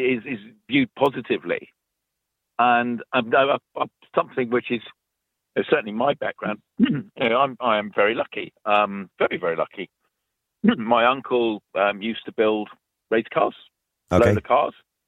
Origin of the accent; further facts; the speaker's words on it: United Kingdom; now in Cork, Ireland; I've been living here since 2007.